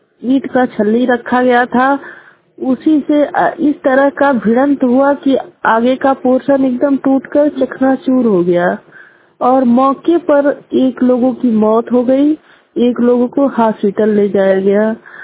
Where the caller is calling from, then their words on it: Ganera, Uttar Pradesh, India; ग्राम पंचायत गनेरा टोला देवगा जंगल block Naugarh से बोल रही हूँ।